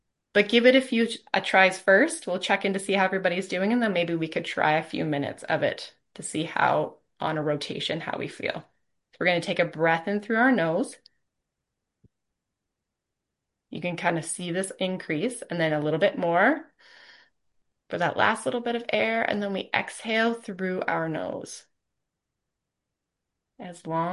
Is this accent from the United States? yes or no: no; Canada; just as a Canadian fun interpretation of how the diaphragm and working with the sinus cavities kind of helps us put into perspective. I always relate it back to a Canadian winter.